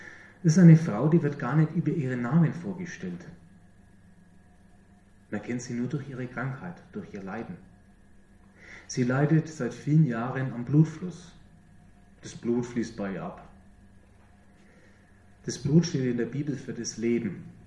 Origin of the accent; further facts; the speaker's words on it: Germany; Wir doch vor allem als Deutsche, als Schwaben und Franken, wir wissen doch, wie man sowas macht.